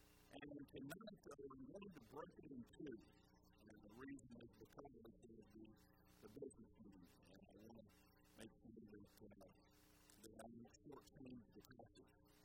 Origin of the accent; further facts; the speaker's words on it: Savannah, Georgia, United States; We didn't have a huge porch in the house that I grew up in Savannah, but when I was a boy